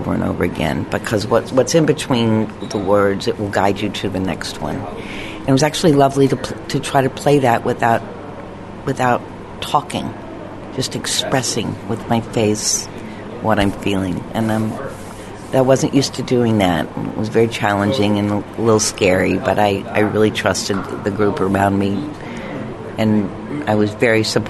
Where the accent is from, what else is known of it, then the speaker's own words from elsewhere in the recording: Tennessee, United States; I remember doing a film festival in my hometown in Tennessee